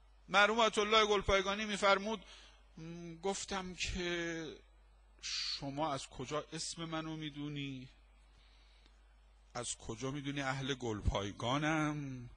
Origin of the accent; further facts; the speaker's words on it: Qom, Iran; born there; من با اینکه متولد قم هستم خودم